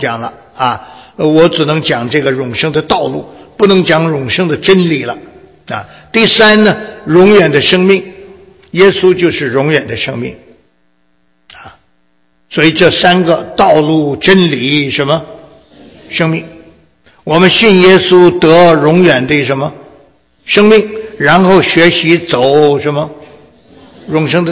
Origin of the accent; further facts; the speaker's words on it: China; 看中国字你们都不会写，你看这糟糕了，简直我们中国人都把自己老祖宗的字都忘了。